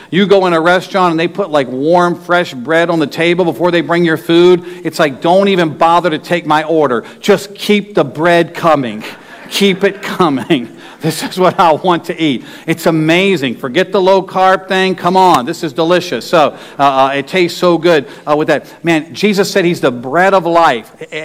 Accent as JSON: {"language": "English", "region": "New York", "country": "United States", "said": "I was like, I'm from New York, they're from Sierra Leone."}